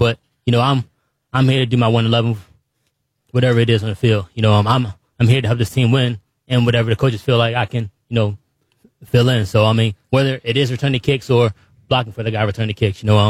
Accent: Baltimore, Maryland, United States; especially with Under Armour being right in my backyard. I'm from Baltimore.

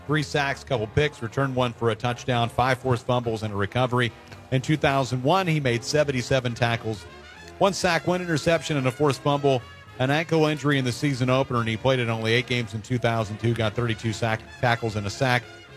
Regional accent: Valdosta, Georgia, United States; born there; also born or lived in Florida; I was born in Valdosta, Georgia.

